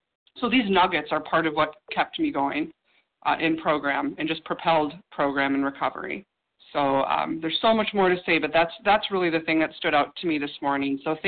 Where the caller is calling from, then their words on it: Minnesota, United States; And I'm calling from Minnesota.